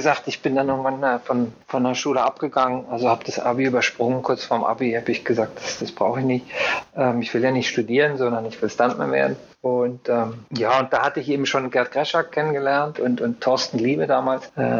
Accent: Basel, Basel-Stadt, Switzerland; Genau, ich bin da aufgewachsen in Basel.

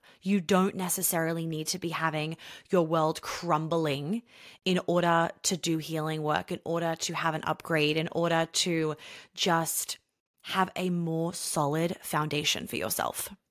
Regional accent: New York, United States; now in Atlanta, United States; I lived in New York. I grew up in New York. My home has always been New York. And I still feel like that is my home. But our home is Atlanta.

